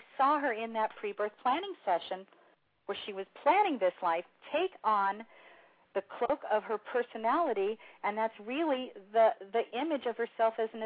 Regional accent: California, United States; I was raised in the Southern California entertainment business, which is very accepting of those who are a little bit different, like me.

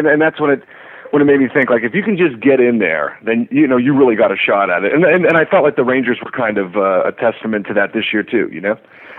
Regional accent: Toronto, Ontario, Canada; I come from Toronto where, you know, the Leafs are on the cover of the sports page, you know, probably 50 weeks out of the year.

